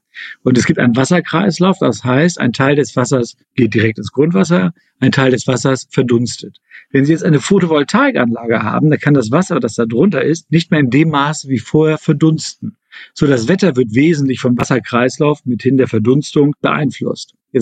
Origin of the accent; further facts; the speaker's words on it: Northern Germany, Germany; Ich komme aus Norddeutschland.